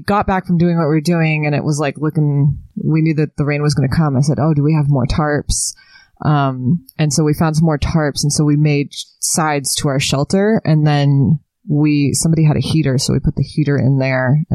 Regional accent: Boston, Massachusetts, United States; Which is funny because I'm from Boston.

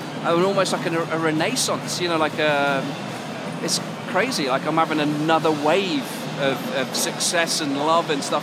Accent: United Kingdom; being a British drummer to close the first day

